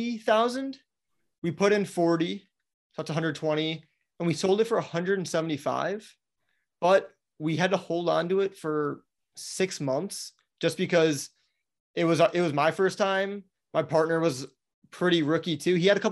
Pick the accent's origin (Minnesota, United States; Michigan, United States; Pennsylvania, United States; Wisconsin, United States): Wisconsin, United States; now in Florida, United States; And I'm in Florida. So I grew up in Wisconsin. So it's not like it's some random state that I've never heard of before.